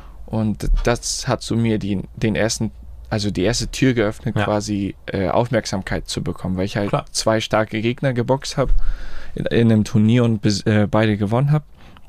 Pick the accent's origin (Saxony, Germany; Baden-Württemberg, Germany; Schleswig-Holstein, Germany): Schleswig-Holstein, Germany; Harrislee; Ich bin hier in Flensburg, also ich komme aus Harrislee